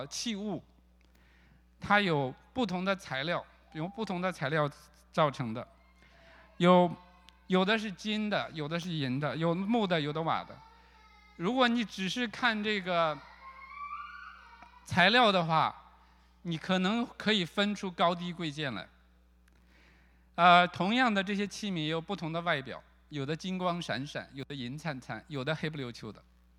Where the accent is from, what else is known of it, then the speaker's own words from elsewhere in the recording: Shaanxi, China; 在我们陕西，我是陕西人，